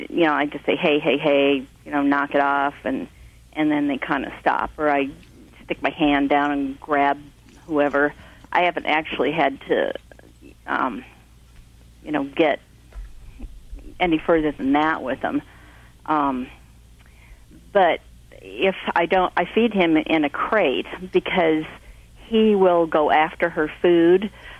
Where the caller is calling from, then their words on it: Nevada City, California, United States; I'm calling from Nevada City, California.